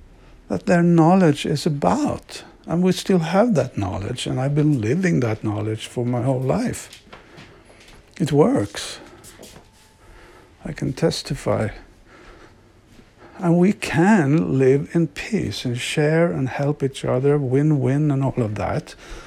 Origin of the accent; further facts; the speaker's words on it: Sweden; English is a second language; I was raised here in Sweden